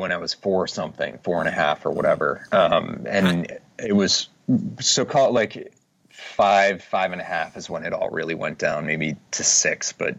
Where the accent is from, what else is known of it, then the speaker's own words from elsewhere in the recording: Boston, Massachusetts, United States; Yeah, I was born in Boston, raised, you know, just outside the city, but Boston area. And I was the youngest of four.